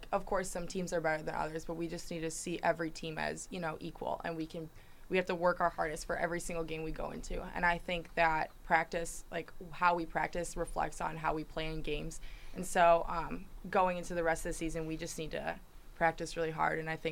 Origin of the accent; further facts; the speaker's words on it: Illinois, United States; And so we basically just, yeah, we say we're from Chicago, but we do visit there a lot